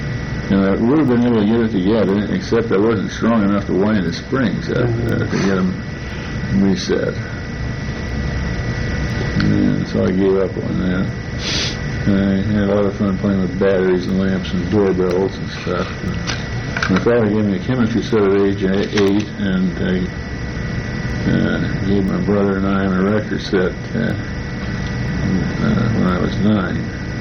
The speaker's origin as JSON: {"language": "English", "town": "Champaign", "region": "Illinois", "country": "United States", "tie": "born or raised there", "also_born_or_lived": "Madison, Wisconsin", "said": "And I was born in September 35 in Madison, Wisconsin. We lived in an approximately 1910 rented bungalow on Crandall Street. Moved in 38 to a new home at 236 East Sunset Court on the edge of the town. Moved in 48 to 908 West Charles, a rented house in Champaign, Illinois."}